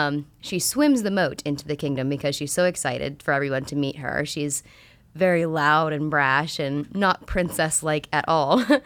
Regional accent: Carmichaels, Pennsylvania, United States; now in Lancaster, United States; I am from an hour south of Pittsburgh, Carmichael's, PA.

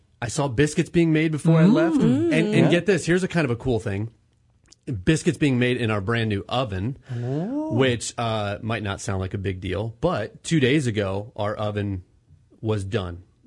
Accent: Lancaster, Pennsylvania, United States; I grew up in Lancaster. I don't live in Lancaster anymore. I just live not just across the Berks County line.

